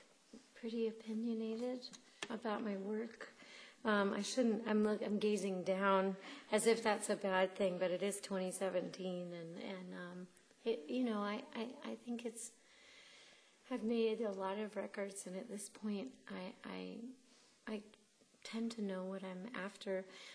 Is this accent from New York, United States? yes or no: no; North Carolina, United States; my hometown